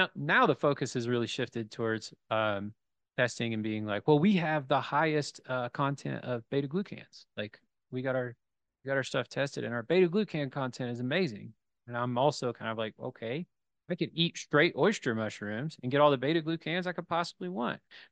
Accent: Appalachia, United States; You know, I'm from Appalachia, so we talk about snake oil salesmen

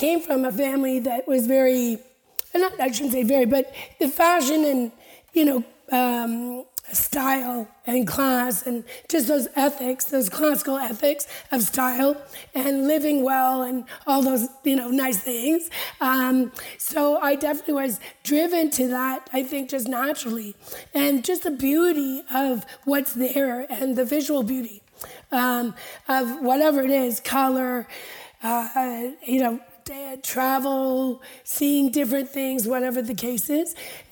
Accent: south of France, France; growing up in the Mediterranean, the south of France, went to school there.

